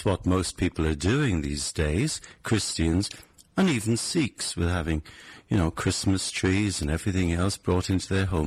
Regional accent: Wales, United Kingdom; I'm from Wales. I've been priest in charge of St. Paul's.

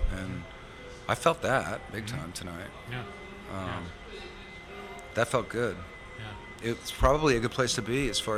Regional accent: United States

